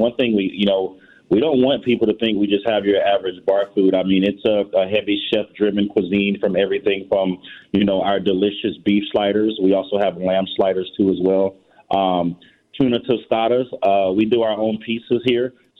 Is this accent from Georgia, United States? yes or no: yes; Georgia, United States; now in Charlotte, United States; However, I currently live in Charlotte, North Carolina, where I was born and raised in Georgia.